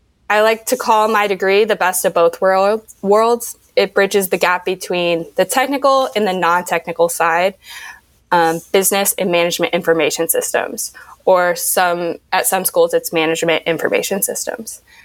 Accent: Rolla, Missouri, United States; I am from Rolla, Missouri, even smaller than Springfield. I'm from a small town, and that's actually where my school is at.

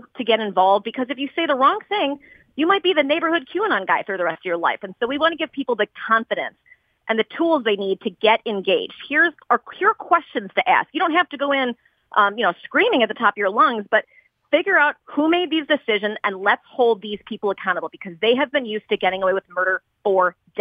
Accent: Chicago, Illinois, United States; I'm from Chicago, where all terrible ideas start.

